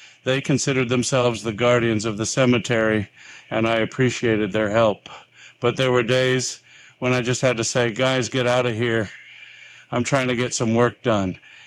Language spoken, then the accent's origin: English; Springville, Utah, United States; I was Springville's cemetery sexton at age 27. Although I'd been anticipating a transition back to my hometown after the birth of our third child, I was surprised at which job had opened up.